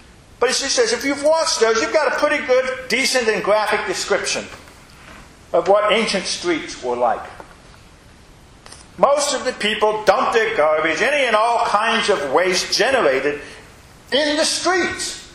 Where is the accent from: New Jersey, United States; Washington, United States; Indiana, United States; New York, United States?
Indiana, United States; Richmond; When I was growing up in Richmond, Indiana, one of the jobs I had, once I was old enough, was to take the garbage out.